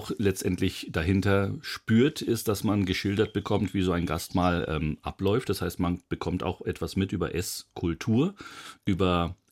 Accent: Bayreuth, Bavaria, Germany; Bei uns in Oberfranken tatsächlich sagt man, zumindest aus Bayreuth, wo ich groß geworden bin, das sind die Erdäpfel.

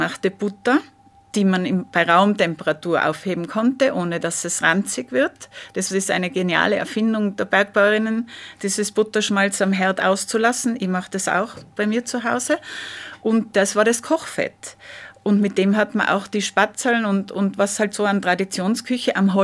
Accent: Innsbruck, Tyrol, Austria; Ja, also ich bin natürlich in Innsbruck aufgewachsen auch, also schon in der Stadt. Also ich bin kein Kind vom Land, aber bei uns war natürlich, das Land ist sehr nah in Innsbruck.

